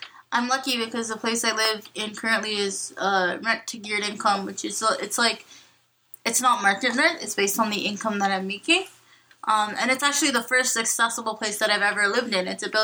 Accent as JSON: {"language": "English", "town": "Hamilton", "region": "Ontario", "country": "Canada", "said": "Okay. So, I'm from Hamilton, Ontario. Sometimes called the armpit of Ontario, but it's not true. We actually have 72 waterfalls. I think the city is very underrated."}